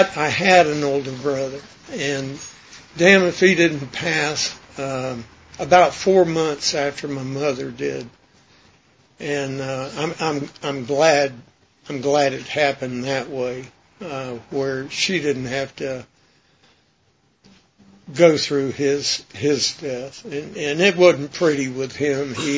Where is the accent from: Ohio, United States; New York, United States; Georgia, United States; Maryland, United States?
Georgia, United States; also born or lived in Key West; I was born in Key West and spent most of my time in Georgia. I'm a damn cracker, you know.